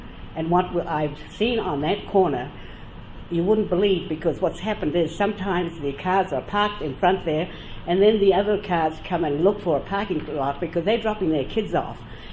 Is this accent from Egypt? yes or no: no; New Zealand; also born or lived in Boston, United States / New York, United States; I had a beautiful Boston accent for 5 years. I stayed in New York, went home to New Zealand, and now I have my accent back.